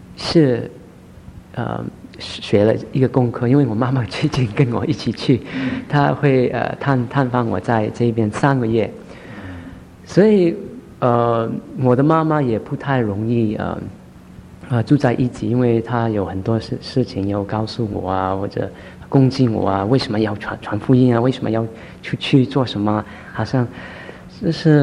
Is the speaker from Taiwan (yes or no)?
no; China; 所以我应该是说我是中国人。所以从这里慢慢的开始，我发现我是一个中国人。